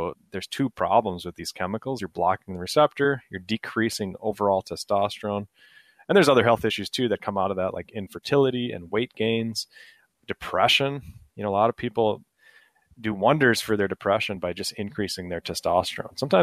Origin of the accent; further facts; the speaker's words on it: Minnesota, United States; Like if you have a goalie playing hockey, because I'm from Minnesota